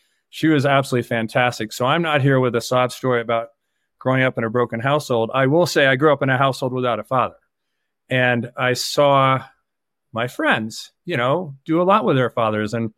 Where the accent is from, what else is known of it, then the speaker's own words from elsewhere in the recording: Indianapolis, Indiana, United States; So first of all, I grew up in Indianapolis and a single parent household.